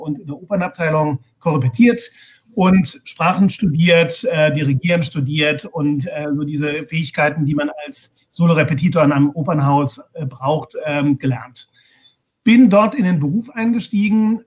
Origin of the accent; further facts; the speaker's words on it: Heidelberg, Baden-Württemberg, Germany; Ich bin in Heidelberg geboren und aufgewachsen